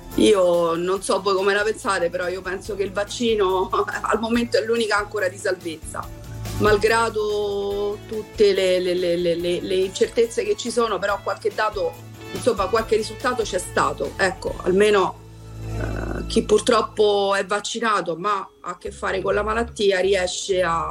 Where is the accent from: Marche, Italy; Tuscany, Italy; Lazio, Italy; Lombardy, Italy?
Lazio, Italy; Rome